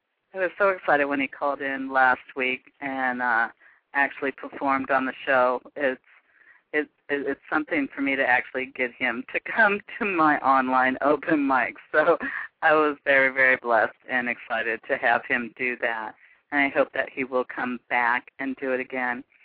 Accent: Pacific Northwest, United States; some of the artists up here in my hometown are doing some big things. They're, you know, really expanding and gaining some new audiences. So I'm so proud to represent the Pacific Northwest.

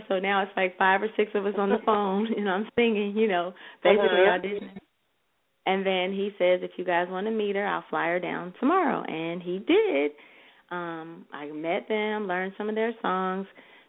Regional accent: Los Angeles, California, United States; Well, honestly, I'm from Los Angeles, so maybe around the age 17 or 18, I started doing, like, demo work

